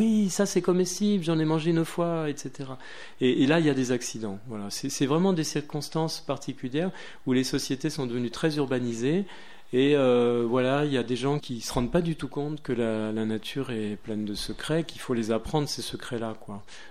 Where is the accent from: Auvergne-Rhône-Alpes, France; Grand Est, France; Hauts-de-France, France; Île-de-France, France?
Île-de-France, France; Paris; also born or lived in Creuse; moi, je suis parisien et je ne connaissais pas du tout ça. Et puis, j'ai vécu en Creuse. C'est vrai que j'ai vécu en Creuse en famille.